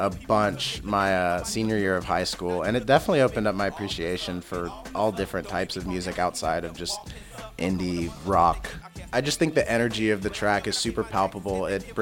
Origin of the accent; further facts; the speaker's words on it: Georgia, United States; or maybe it was just growing up outside of Atlanta and hearing it so much